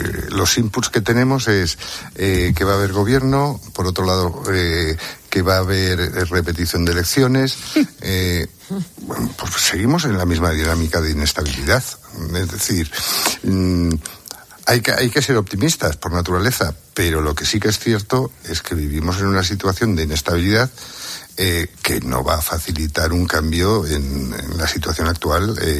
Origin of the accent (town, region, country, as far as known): Barcelona, Catalonia, Spain